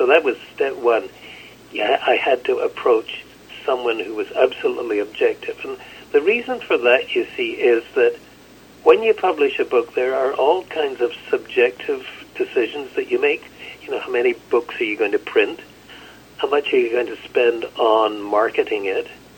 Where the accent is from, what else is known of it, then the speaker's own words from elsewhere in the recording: Scotland, United Kingdom; now in Canada; I describe myself as a Scottish immigrant with a very poor sense of direction.